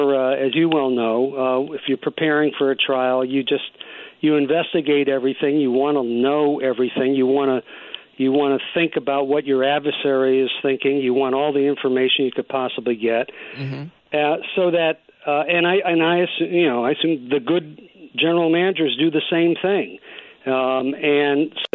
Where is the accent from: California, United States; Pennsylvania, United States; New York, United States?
Pennsylvania, United States; My dad was, although I grew up in Pennsylvania, my dad was from Brooklyn. My mother was from the Bronx.